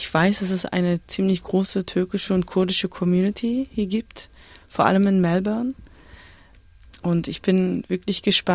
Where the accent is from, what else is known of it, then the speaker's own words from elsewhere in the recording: Hamburg, Germany; als Hamburgerin, die quasi in einem Stadtteil groß wird, wo die unterschiedlichen Kulturen eigentlich voneinander leben